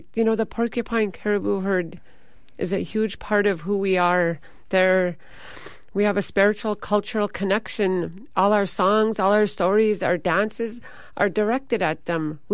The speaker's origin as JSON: {"language": "English", "town": "Fort Yukon", "region": "Alaska", "country": "United States", "said": "I'm from Fort Yukon, Gwich'aja, and that's 8 miles above the Arctic Circle."}